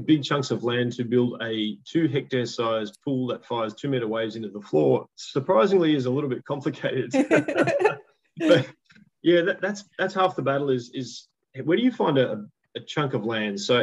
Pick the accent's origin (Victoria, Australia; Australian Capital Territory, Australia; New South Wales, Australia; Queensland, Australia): New South Wales, Australia; Sydney; You know, I grew up in the West and that Western Sydney area has just grown immeasurably.